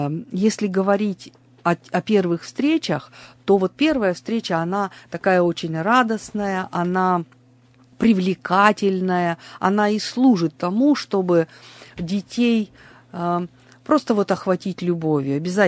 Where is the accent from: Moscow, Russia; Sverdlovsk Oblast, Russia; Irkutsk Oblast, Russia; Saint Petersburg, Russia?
Sverdlovsk Oblast, Russia; Yekaterinburg; Я выросла на Плотинке с самого рождения, поэтому для меня это тоже особое место, где все детские игры прошли